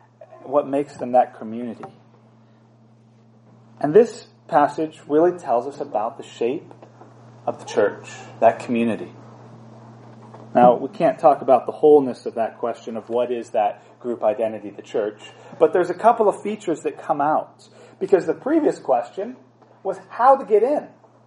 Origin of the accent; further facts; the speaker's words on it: United States; In one sense, I'm an American. I was born into that group.